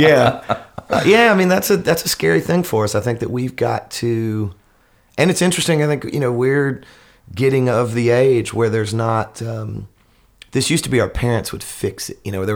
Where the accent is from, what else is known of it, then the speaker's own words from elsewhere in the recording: Nashville, Tennessee, United States; wanting to be a musician and growing up in Nashville is you saw the normalcy of it.